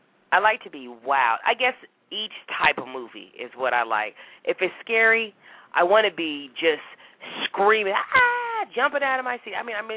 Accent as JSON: {"language": "English", "town": "Seattle", "region": "Washington", "country": "United States", "said": "I support the Seahawks because I'm from Seattle. I'm not a diehard fan."}